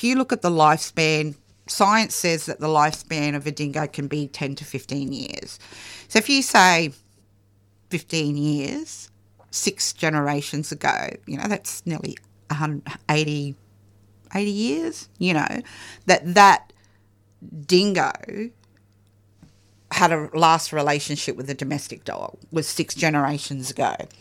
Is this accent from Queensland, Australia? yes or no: yes; Tully, Queensland, Australia; It was just outside, 10-minute drive outside my hometown of Tully.